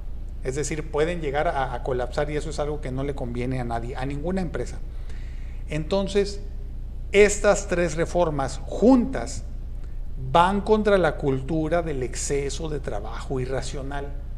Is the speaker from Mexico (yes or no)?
yes; Mexico; a pesar de que voy a sonar como macho mexicano